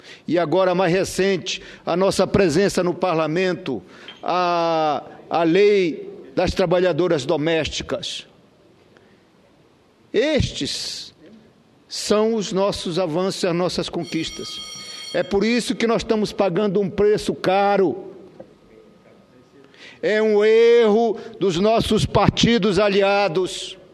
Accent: Pará, Brazil; eu como operário gráfico, venho de um estado lá do Pará

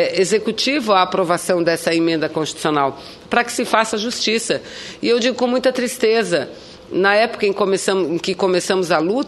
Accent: Amazonas, Brazil; lá do meu estado do Amazonas

